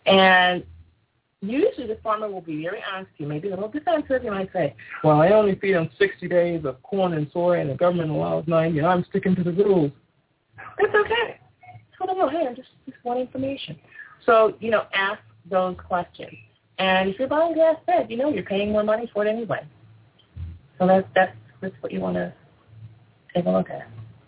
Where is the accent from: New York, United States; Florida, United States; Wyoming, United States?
New York, United States; Syracuse; I'm from Syracuse, so I'm familiar with the Syracuse market.